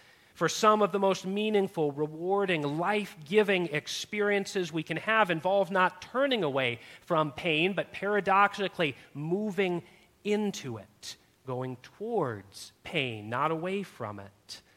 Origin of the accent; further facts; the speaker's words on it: California, United States; also born or lived in Massachusetts; After growing up in California, I attended a college out in northeast Massachusetts, and I came to know a new kind of pain, the pain of a northeast winter.